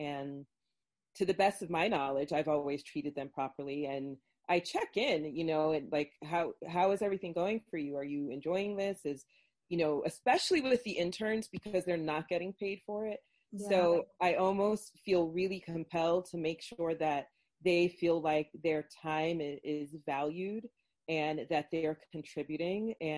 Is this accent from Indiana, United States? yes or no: no; Florida, United States; I grew up in Florida. I'm Jamaican, and I come from tropical places.